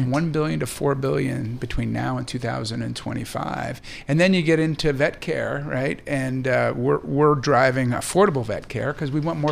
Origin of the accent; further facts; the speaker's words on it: New York, United States; sadly, as a New Yorker, was when New York shut down.